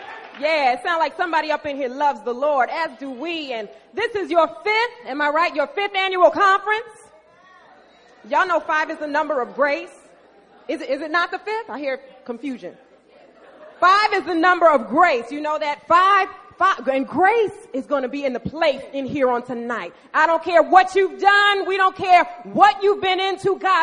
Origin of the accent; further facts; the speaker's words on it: Philadelphia, Pennsylvania, United States; And I'm from Philadelphia, so it's Philadelphia in the house.